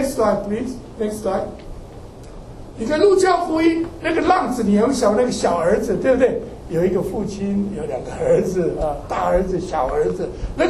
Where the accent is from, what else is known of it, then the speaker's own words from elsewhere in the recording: China; 收养在我们中国人次等儿子嘛